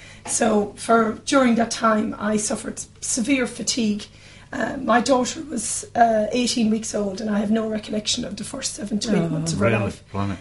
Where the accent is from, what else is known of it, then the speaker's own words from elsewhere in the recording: Ireland; now in England; obviously, you can detect, I'm not Kentish, I'm from Ireland. So none of my family were here.